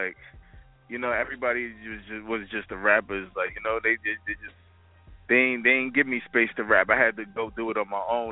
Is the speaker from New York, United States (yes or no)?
yes; Queens, New York, United States; Born and raised in Jamaica, Queens. I actually grew up on the south side. I grew up on the south side of Queens